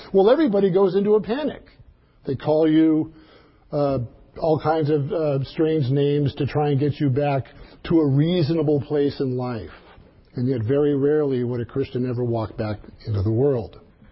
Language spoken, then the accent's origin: English; California, United States; accent: no accent; I'm one of the rare people on the planet that has no culture, has no religious background. I'm a Californian. We have no accent.